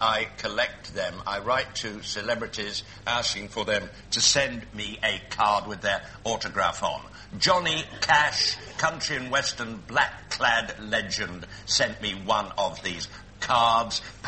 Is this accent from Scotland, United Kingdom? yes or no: no; Yorkshire and the Humber, United Kingdom; Like my friend Mr. Frost, I'm from Yorkshire, I am the full Bronte.